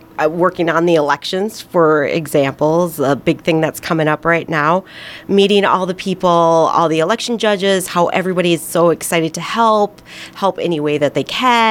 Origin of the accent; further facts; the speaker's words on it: Minneapolis–Saint Paul, Minnesota, United States; As a kid, you know, growing up, I grew up in the Twin Cities. We would come down here occasionally.